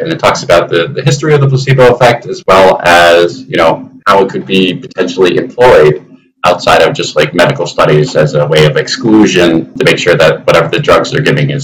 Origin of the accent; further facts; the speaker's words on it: Rochester, New York, United States; just outdoors in a public park back at my hometown in Rochester, New York.